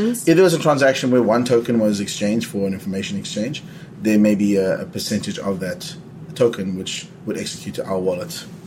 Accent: South Africa; And I'm from South Africa. I grew up under apartheid.

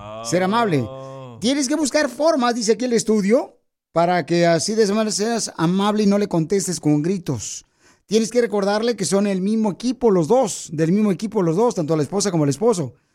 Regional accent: Guatemala; now in Los Angeles, United States; aquí venimos de Guatemala a Los Ángeles, Estados Unidos.

